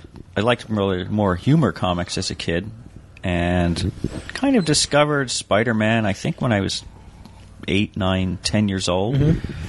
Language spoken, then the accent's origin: English; Virginia, United States; also born or lived in Quantico, Virginia; So, yeah, and so I grew up on the Chesapeake Bay for a while. That's where it started.